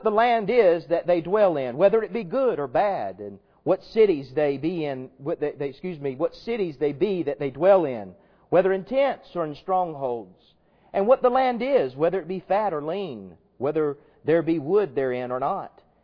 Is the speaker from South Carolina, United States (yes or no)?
yes; South Carolina, United States; I'm a boy from South Carolina. I had to do it.